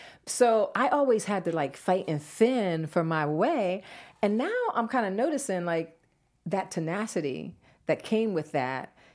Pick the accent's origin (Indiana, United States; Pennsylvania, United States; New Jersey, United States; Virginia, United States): New Jersey, United States; also born or lived in Atlanta / Bahamas; But I'm originally from New Jersey.